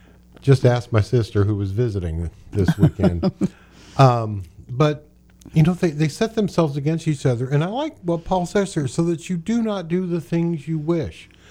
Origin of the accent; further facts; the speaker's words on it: Indiana, United States; Well, I grew up in Central Indiana, and when you were contrary, it just meant you were against.